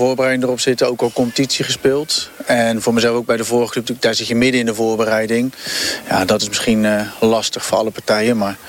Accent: Zeeland, Netherlands; Nou, ik kom uit Zeeland, dus denk ik, ja, dat kan je niet laten lopen, zeg maar.

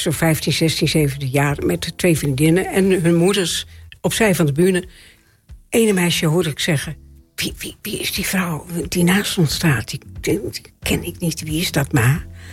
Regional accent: Groningen, Netherlands; Ik kom uit Groningen, daar ben ik ook geboren.

